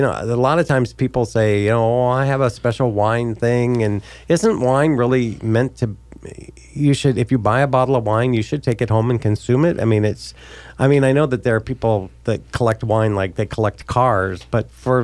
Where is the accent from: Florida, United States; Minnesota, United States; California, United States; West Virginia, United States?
California, United States; I grew up in Central California, which is also another wine mm-hmm. region